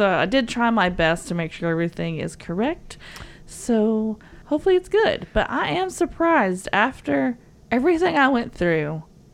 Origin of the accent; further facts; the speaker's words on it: the South, United States; accent: southern; I did not butcher that with my southern accent at all.